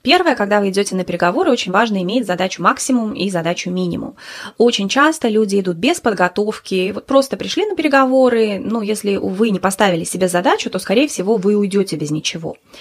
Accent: Lithuania; moved away; я сама из Литвы, и выступала даже в финале в Риге на телевидении

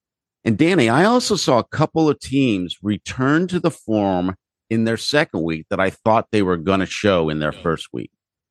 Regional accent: New England, United States; I'll tell you, growing up in New England, like I did, I almost feel if it's going to be really cold, I might as well have snow on the ground.

